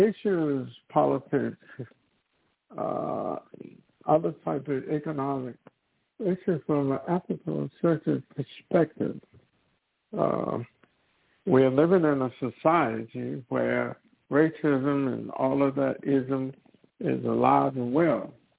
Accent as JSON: {"language": "English", "region": "the South", "country": "United States", "tie": "born or raised there", "said": "Well, I grew up in the South, and I grew up at a time in the 50s when they had Jim Crow"}